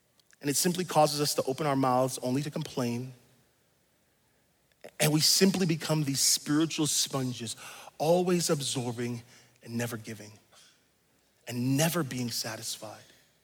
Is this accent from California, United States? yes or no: no; Massachusetts, United States; I remember going to Westgate Mall as a kid growing up in Massachusetts